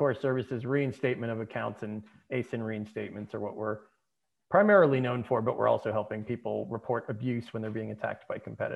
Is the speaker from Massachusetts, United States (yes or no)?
yes; Boston, Massachusetts, United States; also born or lived in Seattle; Yeah, I mean, I grew up here in the Boston area. I lived out in the West Coast for better part of 18, 19 years before I moved back here.